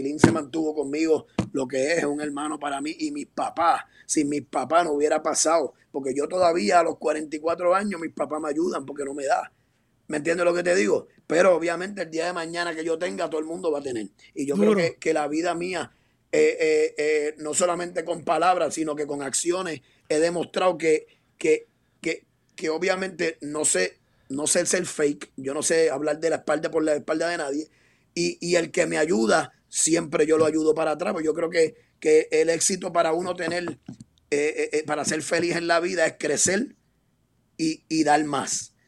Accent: Puerto Rico; yo soy puertorriqueño, ¿verdad? Y es lo que yo tengo por las venas

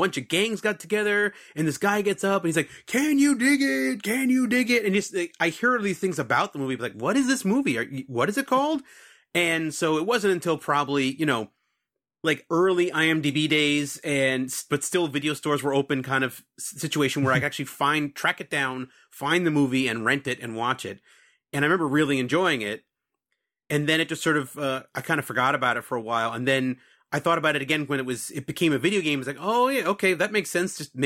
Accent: New York, United States; I am from New York. So I grew up at I grew up during a time when New York was getting over some really hard times

